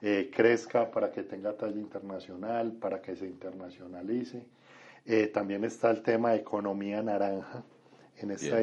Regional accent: Medellín, Antioquia, Colombia; No, soy de Medellín.

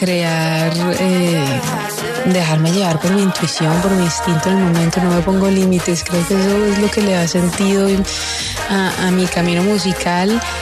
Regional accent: Cali, Valle del Cauca, Colombia; que era volver a mi tierra, volver a Cali, que ya parecía así como una utopía, pero finalmente se hizo realidad

